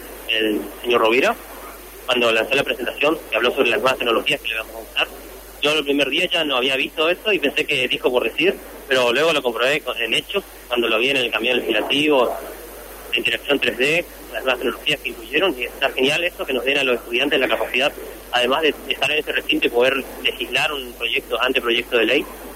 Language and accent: Spanish; Oberá, Misiones, Argentina; soy de Oberá Misiones, de Oberá, de la Centro Misiones